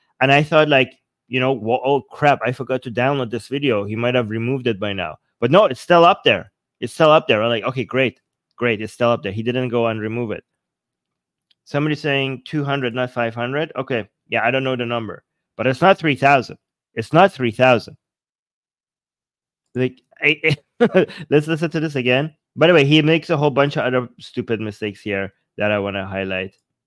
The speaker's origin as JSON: {"language": "English", "country": "Iran", "tie": "born or raised there", "second_language": "English", "said": "And again, English is my second language. I was raised, born and raised in Iran."}